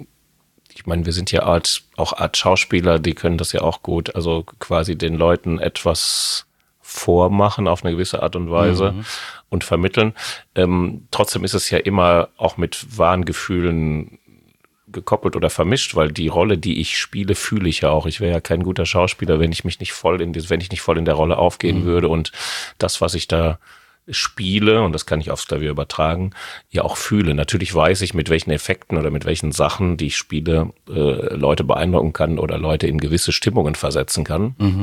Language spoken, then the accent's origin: German; Hamm, North Rhine-Westphalia, Germany; Nein, ich komme aus Hamm in Westfalen. Die einen sagen östliches Ruhrgebiet, die anderen sagen Lippe, die anderen sagen, es ist schon das Ende vom Münsterland unten. Also das ist so ein bisschen dazwischen gesetzt, aber es ist voll Westfalen.